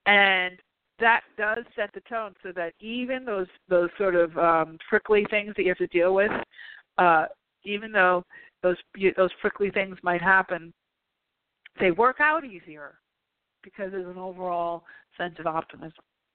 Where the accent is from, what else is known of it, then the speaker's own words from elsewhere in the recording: New York, United States; now in California, United States; being a New Yorker, we're a little bit cynical.